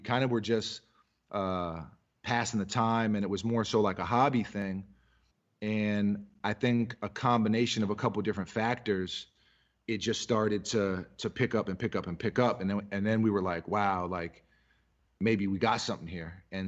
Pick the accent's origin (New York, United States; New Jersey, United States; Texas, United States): New York, United States; New York City; I'm from New York City and sneakers are a part of the culture.